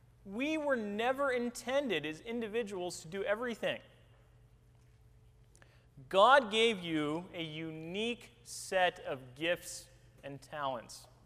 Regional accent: Oregon, United States; now in Watsontown, United States; I am originally from Oregon. I live now in Watsontown, Pennsylvania.

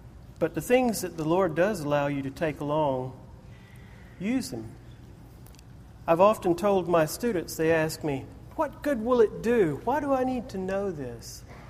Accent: the South, United States; I'm from the South. I was raised with Southern traditions. And yes, sir, and yes, ma'am, were a very real part of my upbringing.

